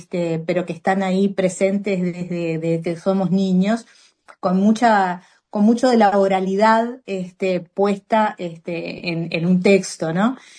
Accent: Uruguay

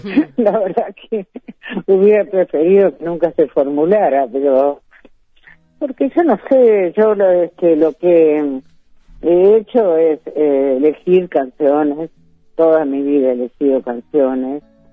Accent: Entre Ríos, Argentina; tal vez recordando en mi infancia en Entre Ríos, donde recalábamos siempre en la banda oriental, como se decía o como se dice.

